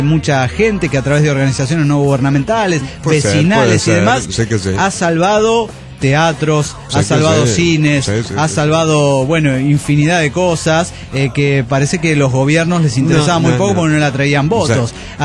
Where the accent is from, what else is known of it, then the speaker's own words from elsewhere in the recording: Colonia, Uruguay; La República Oriental del Uruguay. Yo pertenezco al departamento de Colonia.